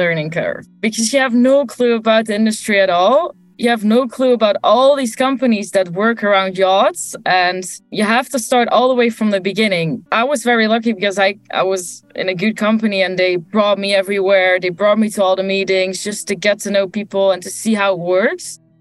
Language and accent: English; the south, Netherlands; also born or lived in Rotterdam; I grew up in the south of the Netherlands in a very, very small village. And when I was 18, I was like, I need to leave. It's my time to shine. And I moved to the big city of Rotterdam.